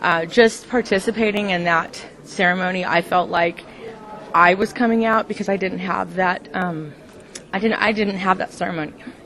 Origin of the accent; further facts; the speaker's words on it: Hoopa, California, United States; I was born in Hoopa. I was born and raised in Hoopa, and I've been on the banks of the Klamath and the Trinity Rivers for my whole entire life.